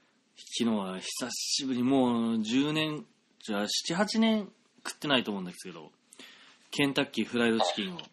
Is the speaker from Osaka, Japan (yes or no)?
no; Fukushima, Japan; 僕の実家の福島、